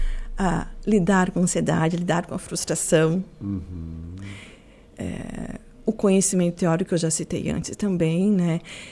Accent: Criciúma, Santa Catarina, Brazil; Eu sou natural de Criciúma. Ah, estou aqui há 19 anos

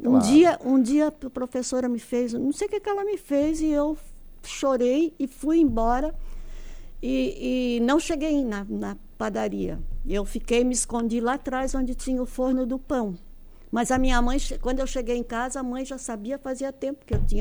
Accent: Urussanga, Santa Catarina, Brazil; Sim, nasci em Urussanga, lá no Rio Barro Vermelho.

